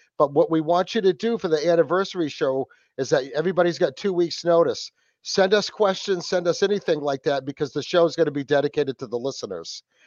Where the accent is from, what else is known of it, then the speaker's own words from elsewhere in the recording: New England, United States; from New England, and the Wicked Planet Podcast.